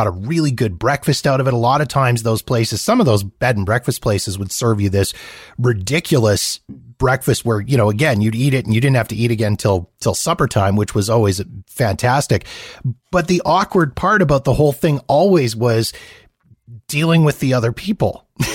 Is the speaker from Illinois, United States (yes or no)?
no; California, United States; As a Californian, I'm right in there saying, listen, I'm going to take all you down right now.